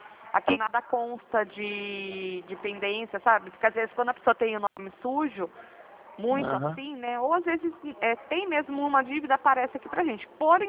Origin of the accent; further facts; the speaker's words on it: Piracicaba, São Paulo, Brazil; Não, eu sou aqui de Piracicaba, é pertinho